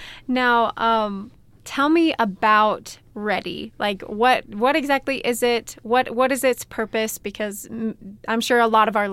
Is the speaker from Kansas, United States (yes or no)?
no; Missouri, United States; I'm from the Midwest. I'm from Missouri, and I love the small town feel, but it's definitely different.